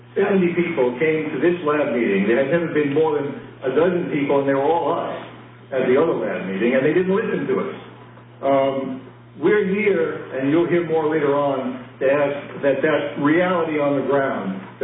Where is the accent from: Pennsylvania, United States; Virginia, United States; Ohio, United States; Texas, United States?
Texas, United States; Houston; I'm from the Houston community.